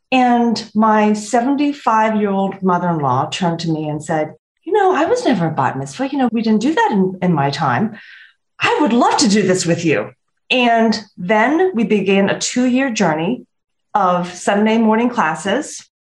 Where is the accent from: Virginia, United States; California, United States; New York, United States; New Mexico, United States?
Virginia, United States; Lynchburg; I felt like, wow, I'm actually being seen and counted by God in a way that I never felt growing up in Lynchburg.